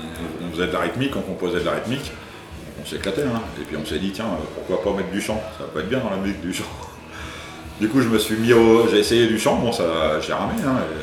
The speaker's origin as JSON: {"language": "French", "region": "Île-de-France", "country": "France", "said": "On est de Seine-et-Marne, bah, on est tous les trois de Seine-et-Marne d'ailleurs."}